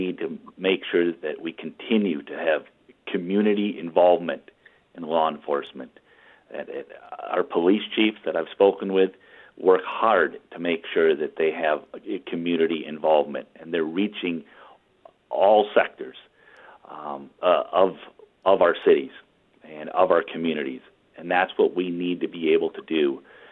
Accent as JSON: {"language": "English", "region": "Wisconsin", "country": "United States", "said": "I know where I'm from. I'm from Northern La Crosse County. My wife and I have raised our two children here in the Onalaska area."}